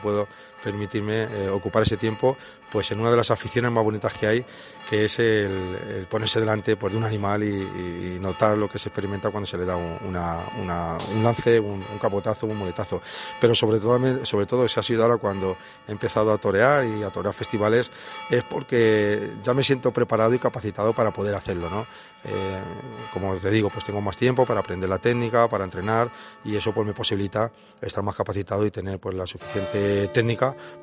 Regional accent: Alcázar de San Juan, Castilla-La Mancha, Spain; ha sido en la Plaza de Toros de mi pueblo, de Alcázar San Juan

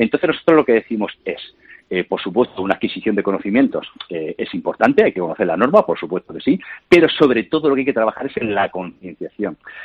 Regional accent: Region of Murcia, Spain; yo soy de Murcia, como creo que sabes

